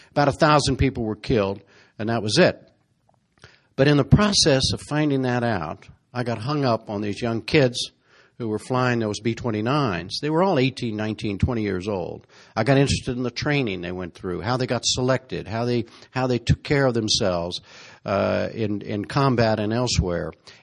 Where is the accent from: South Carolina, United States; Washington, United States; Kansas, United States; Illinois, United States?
Kansas, United States; Wichita; I grew up in Wichita, Kansas, where it was one of the major Boeing plants that made the B-29, where it was located.